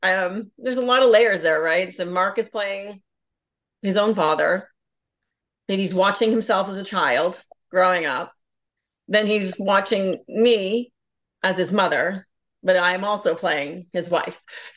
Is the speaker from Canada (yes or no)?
yes; Prince Edward Island, Canada; I'm from Prince Edward Island. So, you know, it's not that far away from Newfoundland culture, really. It's pretty close.